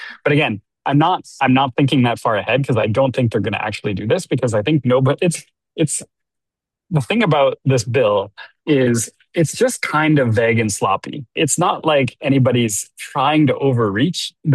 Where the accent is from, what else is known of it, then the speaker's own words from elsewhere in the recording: Ontario, Canada; So I'm a very Canadian person. I grew up in Northern Ontario.